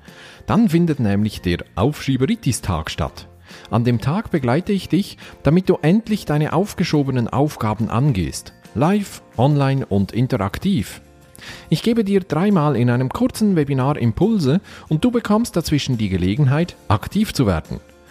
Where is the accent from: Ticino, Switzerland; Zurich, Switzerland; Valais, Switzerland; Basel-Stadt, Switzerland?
Valais, Switzerland; accent: Walliserdeutsch; In meinem Dialekt, dem Walliserdeutschen, haben wir sogar noch ein eigenes Wort dafür, nämlich «jeisse».